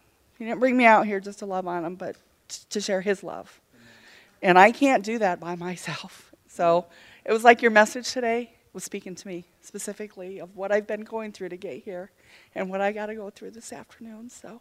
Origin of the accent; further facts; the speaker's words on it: California, United States; I'm here from California for my brother's memorial this afternoon, and I discovered something last night. I'm from California.